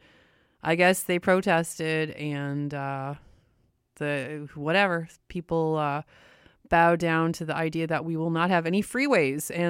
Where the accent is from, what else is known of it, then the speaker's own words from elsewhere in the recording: Windsor, Ontario, Canada; I've done my time in Vancouver. I've been, like I said, here 20 years, and I'm from Windsor, Ontario, and I have spent a lot of time in Detroit. I worked there, I went to school there, etc.